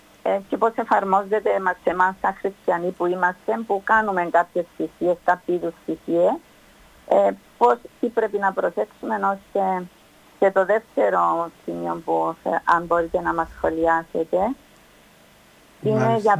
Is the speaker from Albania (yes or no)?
no; Nicosia, Nicosia District, Cyprus; είμαι από Λευκωσία.